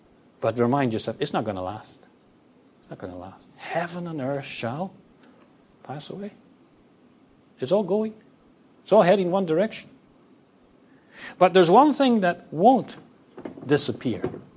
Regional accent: Northern Ireland, United Kingdom; I grew up in Northern Ireland where they had 30 years of terrorism.

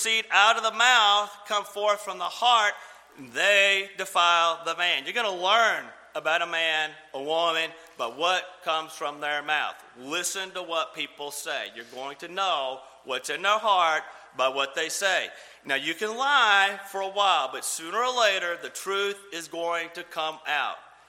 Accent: Crosbyton, Texas, United States; My hometown of Crosbyton is about, probably from my back porch, about 9 miles away.

